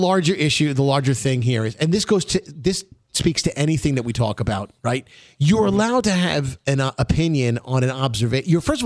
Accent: Brooklyn, New York, United States; We're from Brooklyn.

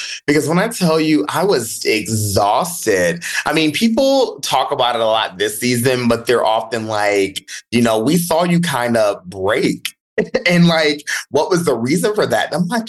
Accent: Dayton, Ohio, United States; I'm from the Midwest. So I'm from Ohio, have a lot of deep roots in the South, mostly Mississippi and Alabama.

